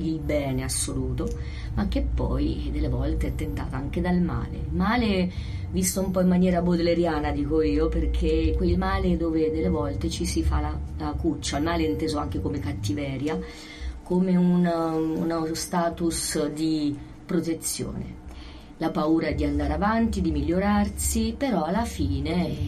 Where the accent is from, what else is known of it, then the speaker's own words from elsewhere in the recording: Gualdo Tadino, Umbria, Italy; Io sono di Gualdo.